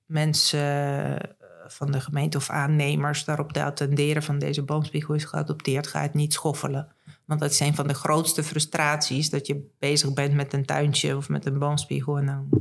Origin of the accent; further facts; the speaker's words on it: Bulgaria; moved away; omdat ik ook zelf bioloog ben en ik ben opgegroeid in Bulgarije in het groen. Ik kom wel uit de grote stad